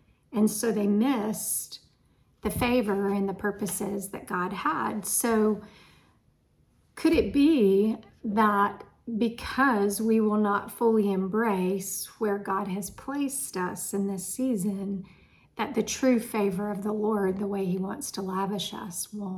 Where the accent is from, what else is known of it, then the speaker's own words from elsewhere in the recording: South Carolina, United States; I say, I'm from South Carolina. When they ask me, where do I live? I say, I live in Tennessee, because I've lived in Tennessee for 30 years.